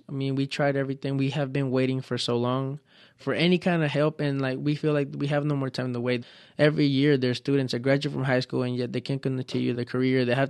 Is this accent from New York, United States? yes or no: no; Marion, North Carolina, United States; also born or lived in Veracruz, Mexico; I was born in Veracruz. And then like, then you're from Mexico. I'm like, no, I was raised in the U.S. That is my home. And so I say I'm from Marion, North Carolina.